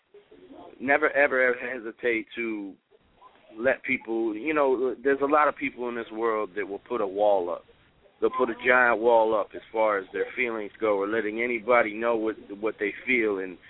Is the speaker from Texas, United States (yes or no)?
no; Virginia, United States; now in Florida, United States; I live in Florida now, but I'm from Virginia. So, you know, I may pronunciate different